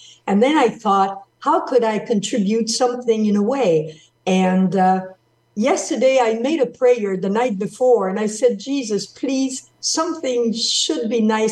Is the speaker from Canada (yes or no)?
yes; Montreal, Quebec, Canada; I'm from Montreal, Canada.